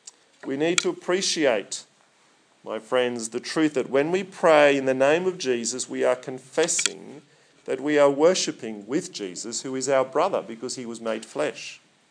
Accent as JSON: {"language": "English", "town": "Sydney", "region": "New South Wales", "country": "Australia", "tie": "born or raised there", "said": "I grew up in Surrey Hills before it was trendy in Sydney."}